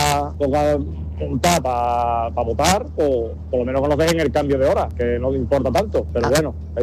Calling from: Seville, Andalusia, Spain; aquí en el sur, en Andalucía, se disfrutaría más, la verdad, el cambio de horario

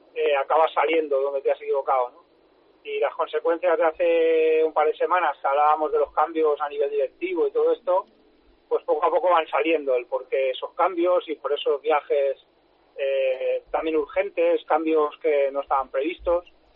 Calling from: Pineda de Mar, Catalonia, Spain; de Pineda de Mar.

